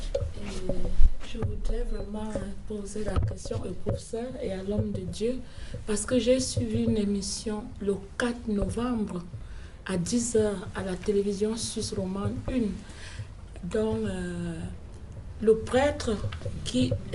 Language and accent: French; Cameroon; Arrivé chez moi, au Cameroun, mon ethnie va aussi se lever